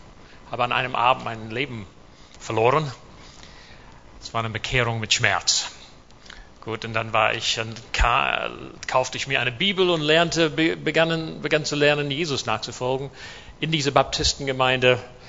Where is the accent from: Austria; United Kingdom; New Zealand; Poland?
New Zealand; German is a second language; Name ist nicht ganz deutsch. … Ich komme aus Neuseeland, bin da geboren.